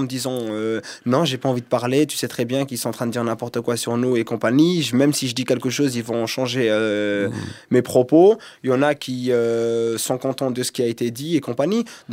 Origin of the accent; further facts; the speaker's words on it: Montfermeil, Île-de-France, France; now in Clichy-sous-Bois, France; J'habite à Clichy-sous-Bois et je suis originaire de Montfermeil.